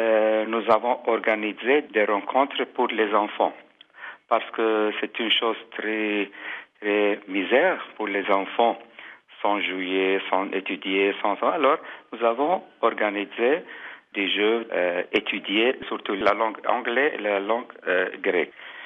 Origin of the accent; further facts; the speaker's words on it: Syria; French is a second language; now in Greece; comme Arménien, mais surtout comme Syrien, que je viens de la Syrie.